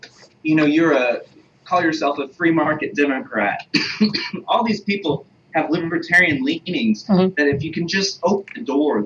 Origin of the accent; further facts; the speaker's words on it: Oklahoma, United States; He moved to Texas. I'm from Oklahoma.